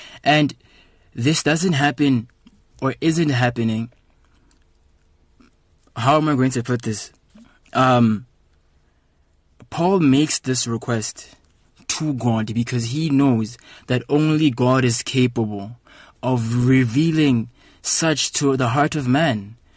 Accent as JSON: {"language": "English", "region": "Free State", "country": "South Africa", "said": "I am a resident of Welkom. I'm from the Free State, and Welkom is about an hour and 20 minutes north of Bloemfontein."}